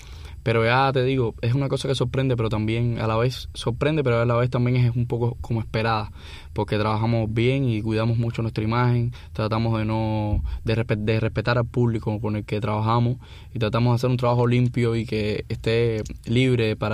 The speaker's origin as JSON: {"language": "Spanish", "country": "Cuba", "said": "nosotros somos de Cuba"}